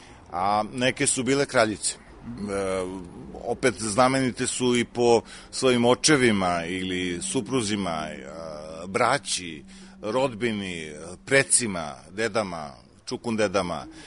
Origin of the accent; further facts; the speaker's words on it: Serbia; kao Srbin